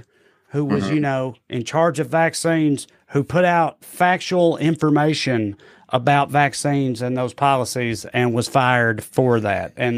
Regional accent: Tennessee, United States; let's move from your adopted home state into my home state, Tennessee

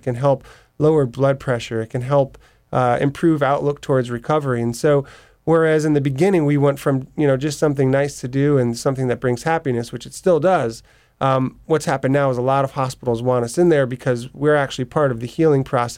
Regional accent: New York, United States; now in Nashville, United States; I did, although I'm a New Yorker. Okay. And I moved to Nashville about a year and a half ago. I was living in Brooklyn and moved down to Nashville to run the organization from there.

